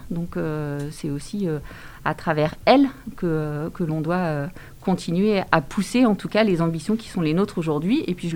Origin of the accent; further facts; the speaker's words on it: Grenoble, Auvergne-Rhône-Alpes, France; quand on est français et grenoblois, on n'a peut-être pas obligatoirement l'histoire de cette ville